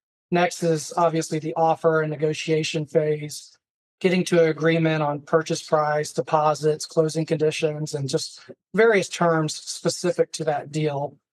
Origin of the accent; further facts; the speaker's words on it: Atlanta, Georgia, United States; also born or lived in Savannah; So I've been a Georgia boy my whole life, born in Savannah, but did most of my growing up in Atlanta. I grew up in a home building family.